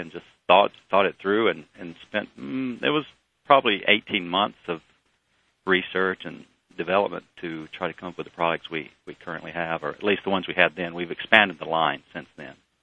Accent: Dalton, Georgia, United States; I'd actually seen landfills here when I grew up in Dalton. We'd take things to the landfill and you'd just see all the carpet waste that was there

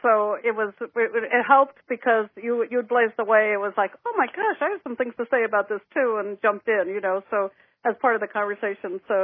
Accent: New Hampshire, United States; I had been captain of my high school ski team. I grew up on skis in New Hampshire.

